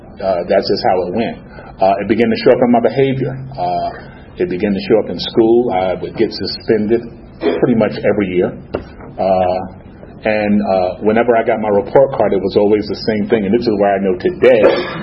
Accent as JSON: {"language": "English", "region": "New York", "country": "United States", "tie": "born there", "said": "Basically, I was born in New York. Came from a decent family."}